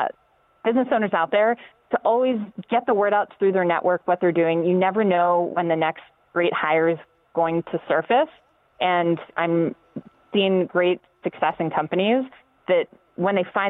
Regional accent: Pennsylvania, United States; My first job, I was on the floor at a retail company in Pennsylvania in my hometown.

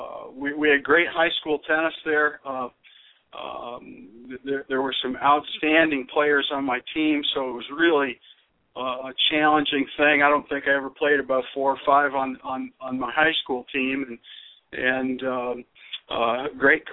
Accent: Rockford, Illinois, United States; I grew up in Rockford, Illinois, about an hour west of Chicago, good sized city, the second largest city in Illinois behind Chicago

